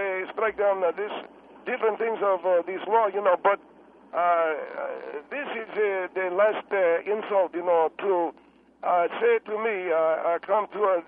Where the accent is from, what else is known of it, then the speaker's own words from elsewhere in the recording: Alexandria, Alexandria Governorate, Egypt; now in United States; Well, I come from Alexandria, Egypt. With my family, came to California.